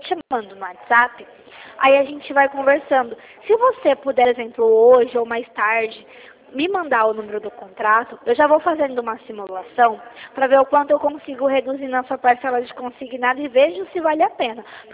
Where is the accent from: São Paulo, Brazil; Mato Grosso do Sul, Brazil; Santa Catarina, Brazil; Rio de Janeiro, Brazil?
São Paulo, Brazil; Hortolândia; Ó, eu sou aqui de Hortolândia.